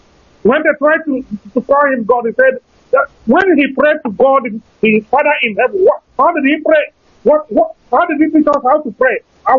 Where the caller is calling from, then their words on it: London, United Kingdom; I'm calling from London here.